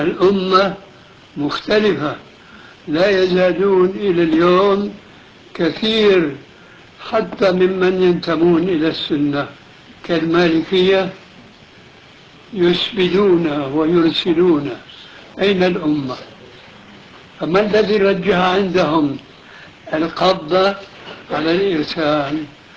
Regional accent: Syria; لابد أنكم سمعتم بحجب معروف هنا وعندنا في سوريا، حزب التحرير.

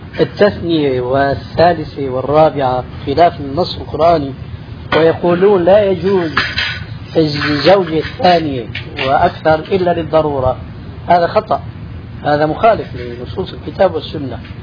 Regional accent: Syria; عندنا في سوريا

